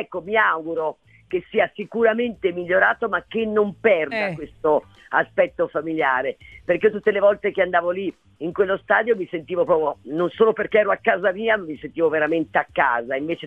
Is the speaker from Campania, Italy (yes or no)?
no; Empoli, Tuscany, Italy; also born or lived in Montaione; il mio paese di nascita, che è Montaione, e anche l'Empoli, dove sono cresciuta